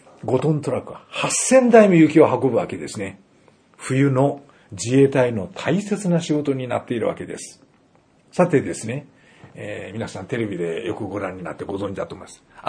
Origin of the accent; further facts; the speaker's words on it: Kyushu, Japan; 九州育ちの私はですね